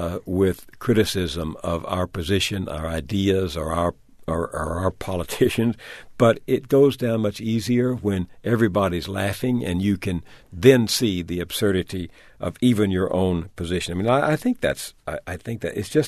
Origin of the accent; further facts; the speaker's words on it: Texas, United States; You know, I grew up in Texas, and I never learned anything about slavery.